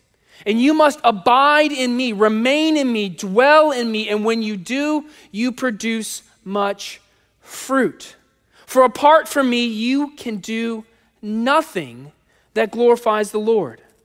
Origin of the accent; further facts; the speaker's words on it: California, United States; Now, growing up in California, if you don't know this, California is the eighth largest economy in the world.